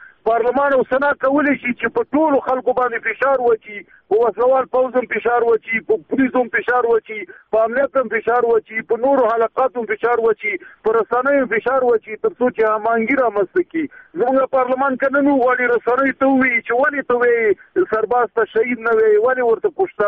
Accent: Afghanistan; زه یو افغان یم

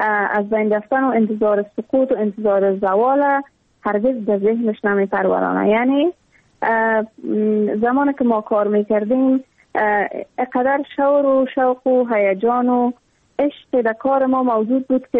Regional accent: Afghanistan; تمام مردم افغانستان و حداقل هم نسلای ما، کسایی که هم دوره ما هستن، سن سال ما هستن، ما در دامن جنگ زاده شدیم، اما تو در جنگ کلان شدیم

